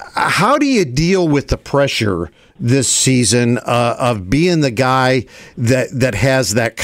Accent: Ohio, United States; born there; I was born just outside Dayton, Ohio.

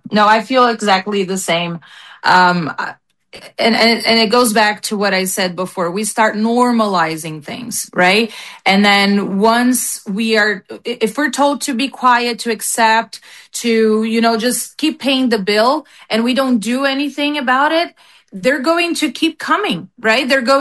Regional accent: Brazil; I moved here, you know, in hopes that I can get a better life. And I do. I do have an amazing life. I love this country so much. I'm so grateful for everything that I've achieved here. Things that would never be possible back in Brazil.

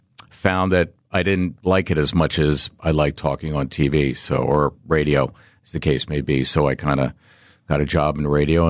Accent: Philadelphia, Pennsylvania, United States; one of my idols growing up in Philly.

